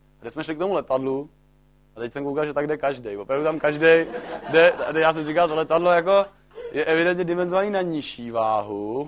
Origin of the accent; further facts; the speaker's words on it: Bohemia, Czechia; A pak nějak zjistili, že jsme z Čech